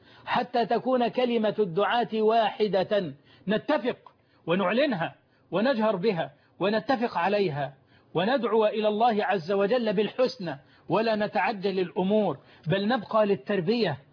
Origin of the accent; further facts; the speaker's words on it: Egypt; وعندنا في مصر بالذات متخصصون في إصدار المسميات والألقاب